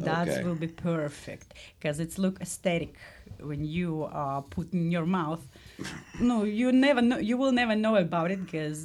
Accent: Russia; I'm from Russia. I'm Russian

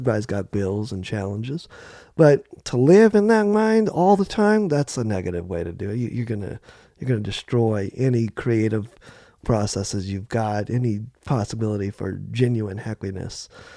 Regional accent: New Orleans, Louisiana, United States; I grew up in New Orleans, in and around New Orleans. I mean, come on, how can you not be a drummer?

